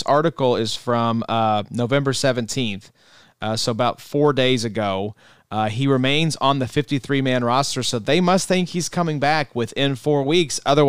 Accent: Kentucky, United States; We're from Kentucky.

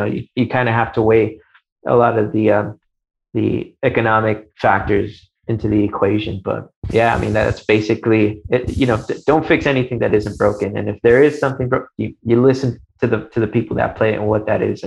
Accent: Chicago, Illinois, United States; I grew up in Chicago.

